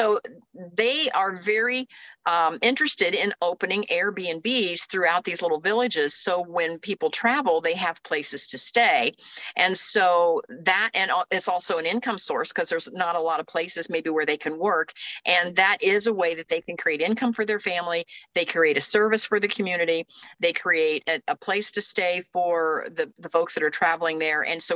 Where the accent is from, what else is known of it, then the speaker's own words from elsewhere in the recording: Canal Winchester, Ohio, United States; And I could have named it, you know, the Canal Winchester Academy, my hometown